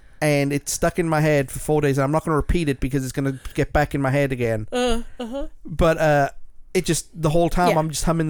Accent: South East England, United Kingdom; 20 miles east of London. No, west of London, excuse me. So it's, you have to drive through it to get to my hometown if you're leaving to go to London on the main road over there.

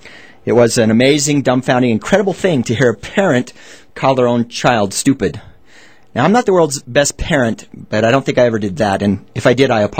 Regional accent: Utah, United States; Well, I did my best, even though I was from Utah.

